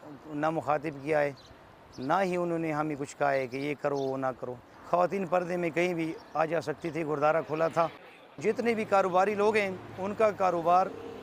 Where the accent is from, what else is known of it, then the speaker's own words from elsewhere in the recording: Mingora, Khyber Pakhtunkhwa, Pakistan; اور میں ادھر سوات منگورا کا رہنے والا ہوں.